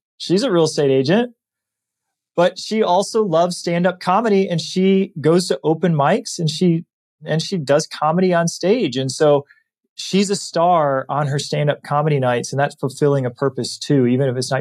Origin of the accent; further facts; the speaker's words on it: Michigan, United States; moved away; I grew up in Michigan.